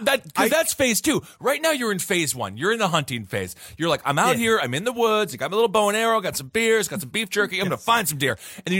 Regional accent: Wisconsin, United States; that story is so much bigger than I remember with my 13-year-old brain growing up in Wisconsin.

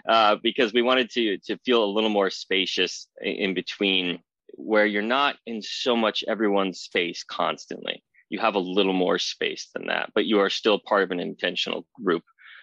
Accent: Wisconsin, United States; I'm originally from Wisconsin. I live on the West Coast now.

